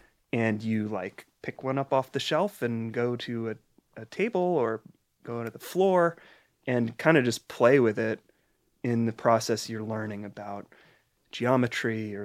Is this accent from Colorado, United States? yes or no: no; Baltimore, Maryland, United States; I'm from Baltimore, Maryland.